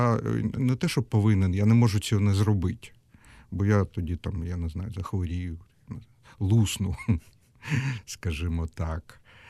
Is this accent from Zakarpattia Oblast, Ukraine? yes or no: no; Kyiv, Ukraine; я пішов як українець, як єврей, як киянин, як чоловік.